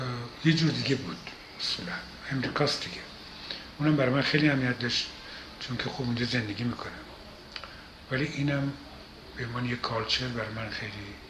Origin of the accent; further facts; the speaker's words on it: Iran; moved away; بعد که از ایران بیرون اومدم و اون ترانزیشن از ایران بیرون اومدم تا به نیویورک رفتن